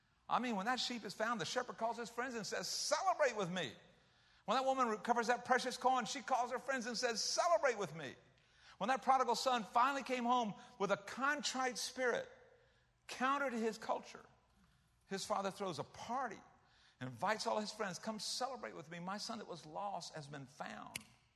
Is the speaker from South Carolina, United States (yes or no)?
yes; South Carolina, United States; She was from California. I was from South Carolina.